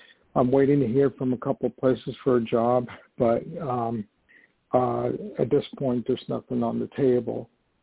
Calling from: New York, United States; Hey, Tori, this is … calling from New York.

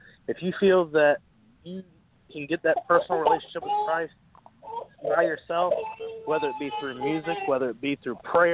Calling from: Chesapeake, Virginia, United States; I'm in Chesapeake, Virginia.

